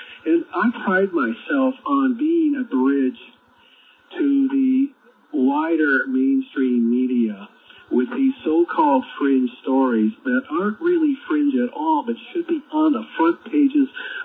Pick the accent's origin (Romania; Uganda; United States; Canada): Canada; Makes me glad I'm a Canadian citizen living remotely.